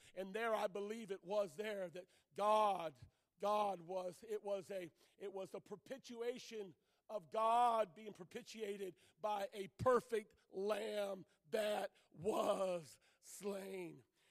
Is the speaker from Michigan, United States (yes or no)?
yes; Detroit, Michigan, United States; I'm from Detroit.